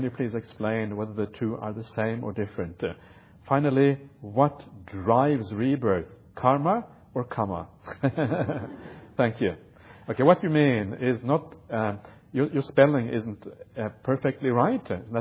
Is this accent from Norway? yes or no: yes; Norway; I remember when I grew up in Norway, sometimes it was minus 20 outside.